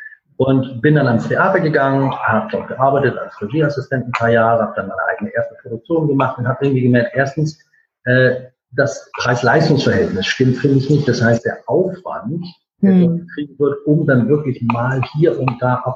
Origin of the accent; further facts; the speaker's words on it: Germany; now in United Kingdom; ich bin Deutscher, lebe in England